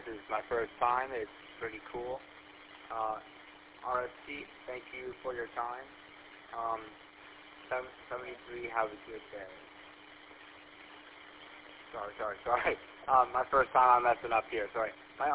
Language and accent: English; Troy, Michigan, United States; Down in Troy, where I'm from Troy, Michigan.